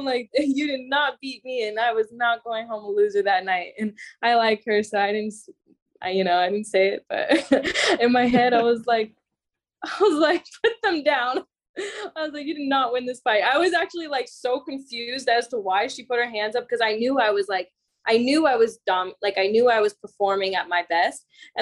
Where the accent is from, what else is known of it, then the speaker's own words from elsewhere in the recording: Florida, United States; And I'm from Florida. So anytime there's body of water nearby, it's very peaceful for me.